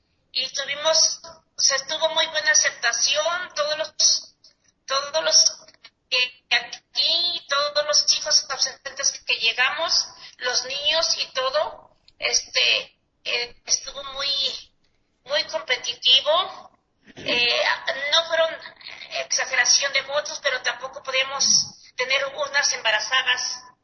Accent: Temaca, Jalisco, Mexico; Soy de Temaca, vengo aquí para desmentirlo

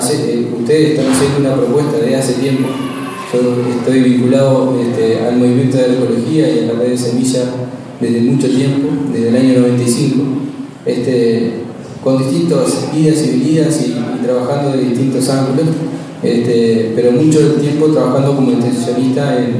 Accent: Canelones, Uruguay; muy importante para mí, que soy de Canelones

